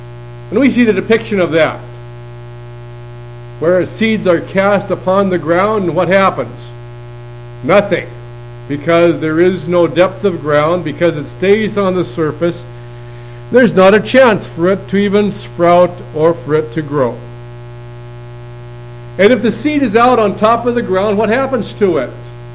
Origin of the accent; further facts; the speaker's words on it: Pacific Northwest, United States; Growing up in the Northwest, the Himalaya blackberries can kill even trees.